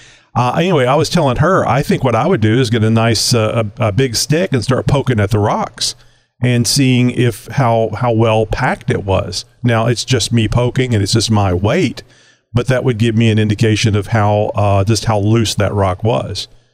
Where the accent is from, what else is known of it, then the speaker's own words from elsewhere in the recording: Texas, United States; because I'm a Texan. I'm a Southeast Texan.